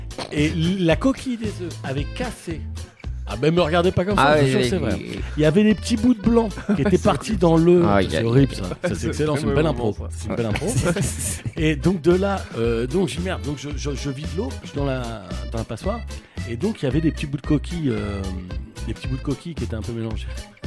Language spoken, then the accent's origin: French; Béziers, Occitanie, France; born there; je suis né à Béziers, tout ça.